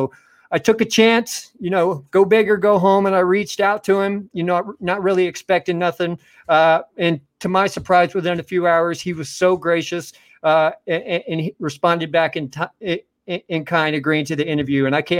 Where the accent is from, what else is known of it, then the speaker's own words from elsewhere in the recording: Mississippi, United States; also born or lived in Pennsylvania; now in Oregon, United States; I'm from Mississippi. I live in Oregon now. I live in Pennsylvania whenever I was a kid, but I didn't really remember it.